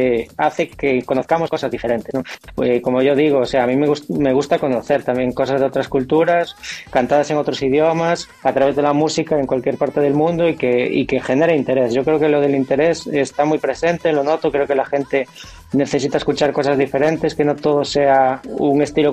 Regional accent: Galicia, Spain; mostrar la música de mi tierra, la música con la que yo crecí, lo que a mí me interesaba y también formaba parte de todo el imaginario y de la cultura gallega.

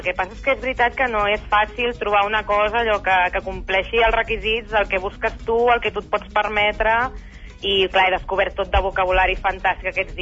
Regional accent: Granollers, Catalonia, Spain; Jo soc de Granollers, i la veritat és que, de moment, em quedo a la meva ciutat.

